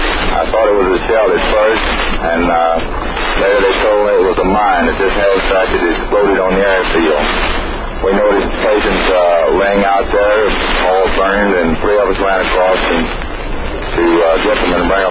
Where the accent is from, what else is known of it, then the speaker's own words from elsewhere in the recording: Rockdale, Texas, United States; Rockdale, Texas.